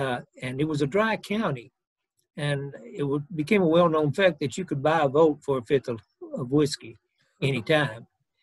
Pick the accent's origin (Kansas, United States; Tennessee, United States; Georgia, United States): Tennessee, United States; Well, I was from Tennessee, but I lived up there. I lived up there for 8 years and then came back.